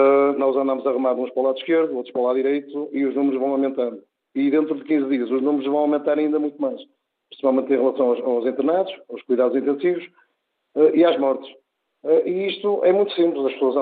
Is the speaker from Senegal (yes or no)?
no; Portugal; a minha opinião como português